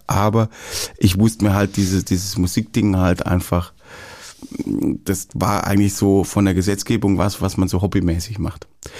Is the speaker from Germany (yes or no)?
yes; Jagsthausen, Baden-Württemberg, Germany; also born or lived in Backnang; Genau, im Kochertal.